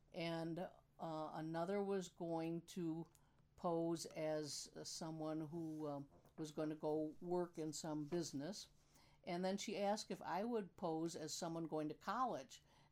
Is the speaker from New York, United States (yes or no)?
yes; Wheatfield, New York, United States; back when I was a little kid growing up in Wheatfield, it was pretty rural, there were no central schools.